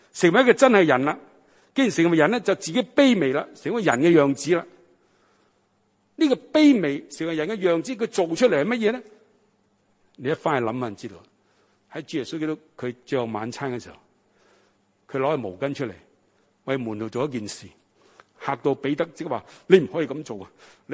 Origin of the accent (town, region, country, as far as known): China